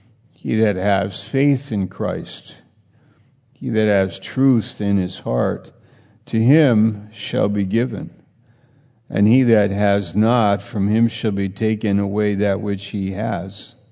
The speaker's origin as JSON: {"language": "English", "region": "New York", "country": "United States", "said": "I was in Maine. I'm from New York. I was just there this summer."}